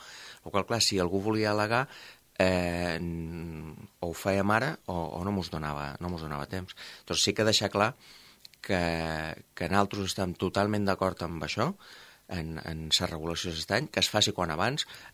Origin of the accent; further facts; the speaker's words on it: Formentera, Balearic Islands, Spain; ho puc dir com a candidat, ho puc dir com a formenterer